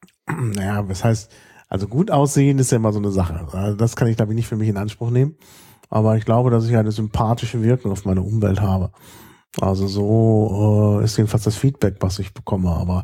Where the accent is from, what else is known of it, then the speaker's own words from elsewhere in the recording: Dortmund, North Rhine-Westphalia, Germany; born there; now in Berlin, Germany; Also geboren bin ich in Dortmund. Aber eigentlich fühle ich mich seit Anfang 1998 so richtig als Berliner.